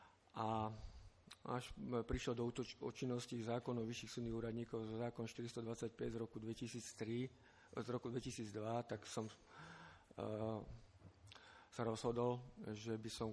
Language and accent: Slovak; Poprad, Prešov Region, Slovakia; pochádzam z Popradu